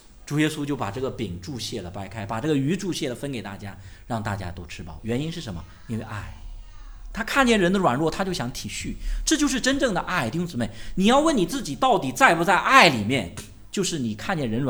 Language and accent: Chinese; China; 就是我们中国人是特别受孔孟之道的影响